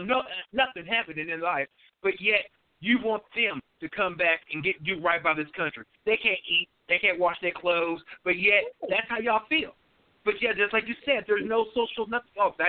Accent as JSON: {"language": "English", "country": "United States", "said": "I want to say that, oh, yes, I'm American."}